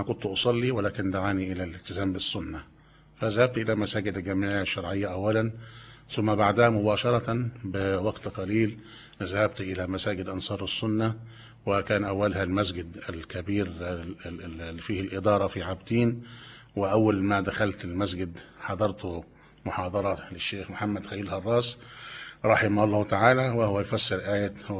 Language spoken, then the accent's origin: Arabic; Talbiya, Giza Governorate, Egypt; born there; العبد الفقير هو … من مواليد الطالبية. الأم أصلا من محافظة القليوبية، والوالد رحمه الله من سكان مدينة الدقي